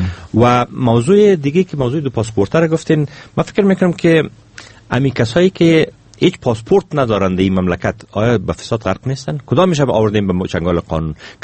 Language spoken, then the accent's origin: Persian; Afghanistan; ما افغان هستیم، ما صاحب از این خانه هستیم